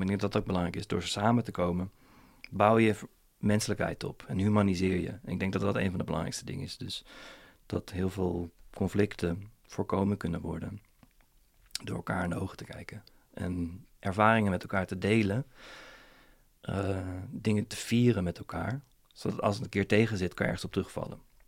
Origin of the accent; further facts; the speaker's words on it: Soestduinen, Utrecht, Netherlands; Ik ben opgegroeid in de Soestduinen. Vlakbij Amersfoort heb je begin, een soort van eerste stukje Utrechtse Heuvelrug.